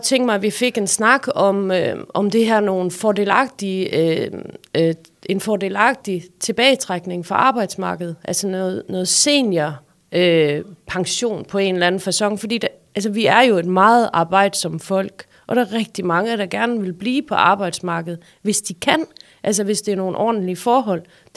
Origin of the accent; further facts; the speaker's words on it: Løkken-Vrå, North Denmark Region, Denmark; da jeg var barn, og jeg voksede op i Løkken-Vrå Kommune